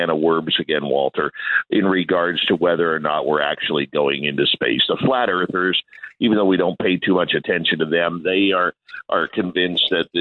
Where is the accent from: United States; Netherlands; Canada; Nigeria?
Canada; Abbotsford, British Columbia; And then I remember in my hometown of Abbotsford, British Columbia, in 1982, I got to meet Sally Ride